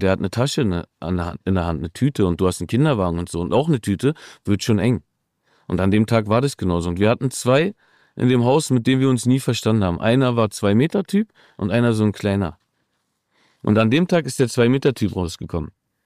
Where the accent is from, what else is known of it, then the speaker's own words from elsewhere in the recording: Berlin, Germany; Als Berliner … damals war die Nummer.